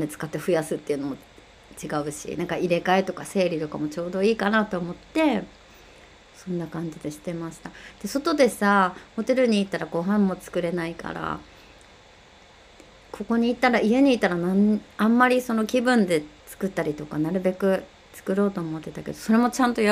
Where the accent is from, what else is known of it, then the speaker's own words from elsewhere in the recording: Hokkaido, Japan; 私北海道出身なので